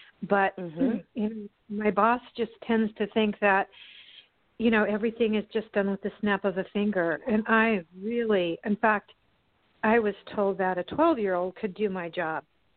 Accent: California, United States; California. I was wondering if you could tell me what you see with me

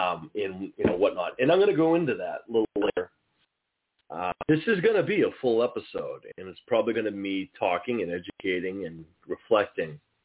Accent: Boston, Massachusetts, United States; in my area, I was from Boston, so I would call the Red Sox

